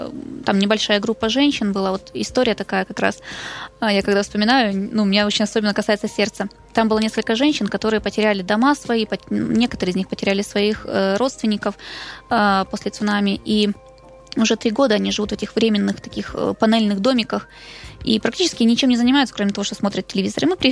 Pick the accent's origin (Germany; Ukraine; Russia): Ukraine; А я украинка, я не японка.